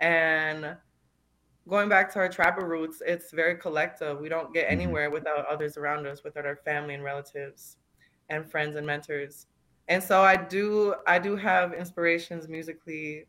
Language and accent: English; St. Michael, Minnesota, United States; born or raised there; now in Minneapolis, United States